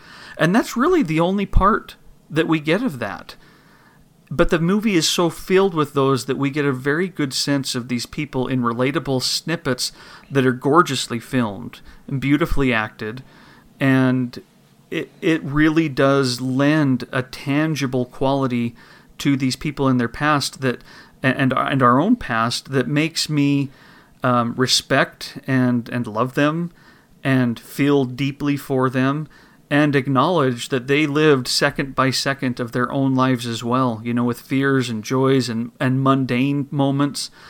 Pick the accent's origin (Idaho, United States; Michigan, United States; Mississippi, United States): Idaho, United States; They settled out here in the West. I'm from Idaho.